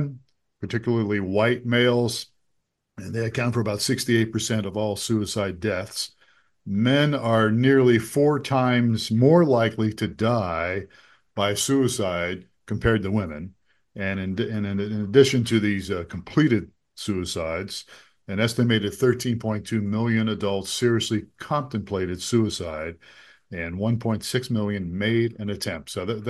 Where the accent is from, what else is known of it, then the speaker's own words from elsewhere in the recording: Youngstown, Ohio, United States; I grew up in Youngstown, Ohio, so I followed the Indians, well, the Guardians now